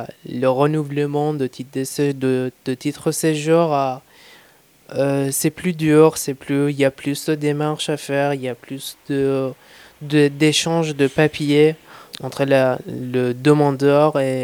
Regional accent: Iran; now in France; Quand je suis sorti d'Iran, je sentais que c'était un peu à la mode. Et quand je suis arrivé en France, je me trouvais avec une nouvelle culture

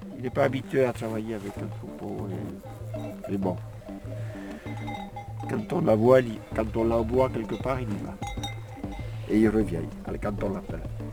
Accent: Nouvelle-Aquitaine, France; Je suis du Pays Basque

